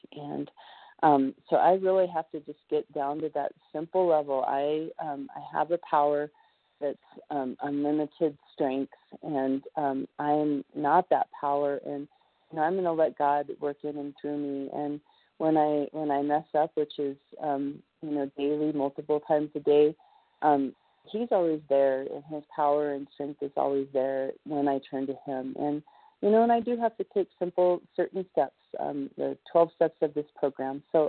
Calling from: Colorado, United States; I'm calling from Colorado.

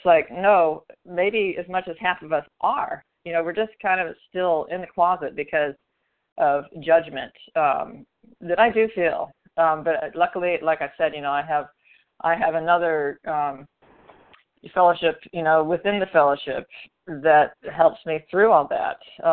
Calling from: Florida, United States; a food addict and bulimic in Florida. Kind of embarrassed to say I'm from Florida this morning, but that's where I live.

